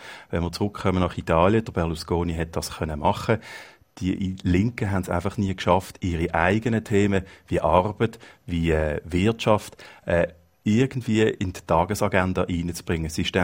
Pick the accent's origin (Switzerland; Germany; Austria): Switzerland; moved away as an adult; now in Italy; als Schweizer, der fast wie ein Heidi hier angekommen ist vor einem Jahr